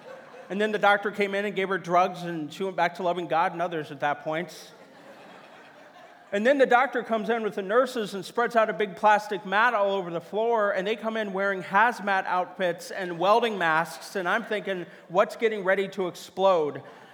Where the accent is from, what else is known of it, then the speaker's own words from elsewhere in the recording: Kansas City, Missouri, United States; now in Simi Valley, United States; But I am originally from Missouri, Kansas City. Go Chiefs.